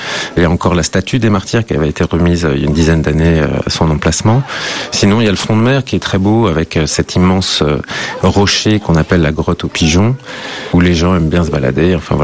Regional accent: Paris, Île-de-France, France; born there; en tant qu'Européen, je suis parisien de naissance

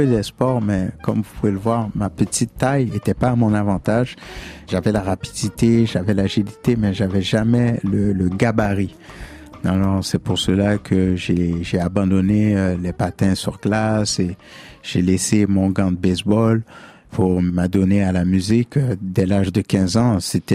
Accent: Montreal, Quebec, Canada; born there; nous, Haïtiens. Je suis né à Montréal de parents haïtiens

